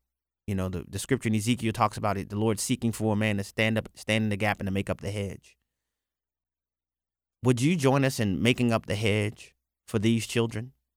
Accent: New Orleans, Louisiana, United States; Y'all know I'm from New Orleans. New Orleans has a very close connection with Haiti.

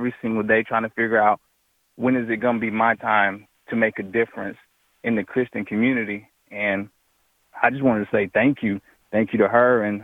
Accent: Mexico; I'm from Mexico

